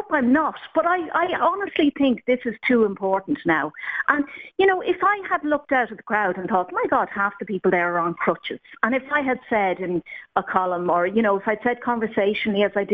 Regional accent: Ireland; as a member, you know, as an Irish person, as a parent

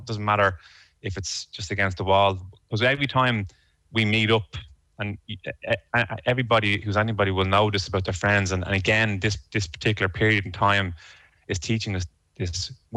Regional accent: Ireland; As Irish people, I think we were as chuffed as the Argentinians were.

